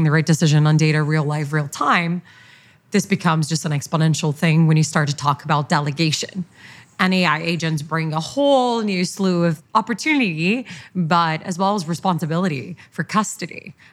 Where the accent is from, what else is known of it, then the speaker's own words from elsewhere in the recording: Brazil; Like I'm from Brazil, and when I look at like open finance today in Brazil